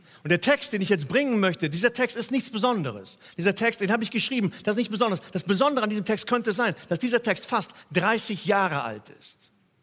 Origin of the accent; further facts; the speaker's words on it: Cologne, North Rhine-Westphalia, Germany; Da, wo ich herkomme, in Köln